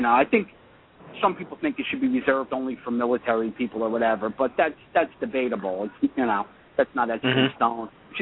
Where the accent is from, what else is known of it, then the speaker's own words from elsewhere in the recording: New Jersey, United States; And now I'm from North Jersey, about, you know, 10 miles from